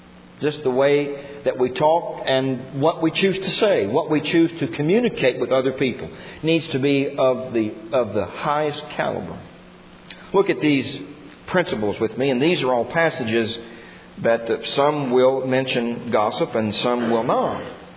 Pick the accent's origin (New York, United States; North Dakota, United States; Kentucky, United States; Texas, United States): Kentucky, United States; And my father said, no, we're from Kentucky. See, our speech gave us away. We didn't even sound like a native New Mexican.